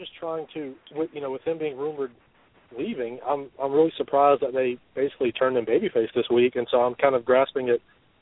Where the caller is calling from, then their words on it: Georgia, United States; Oh, hey, Jason. … from Georgia.